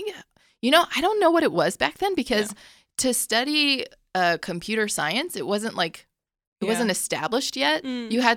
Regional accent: Sacramento, California, United States; born there; I was born here. I was born in Sacramento, California. U.S. citizen.

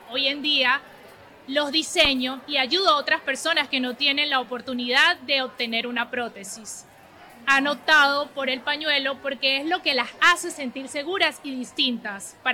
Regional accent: Venezuela; Soy venezolana.

